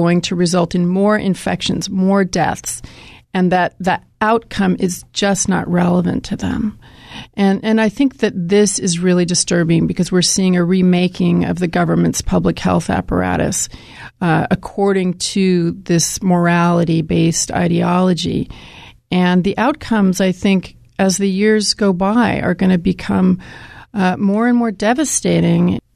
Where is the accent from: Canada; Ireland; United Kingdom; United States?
United States; New York; I mean, I'm Jewish. I'm from New York. My name is fairly unmistakably Jewish.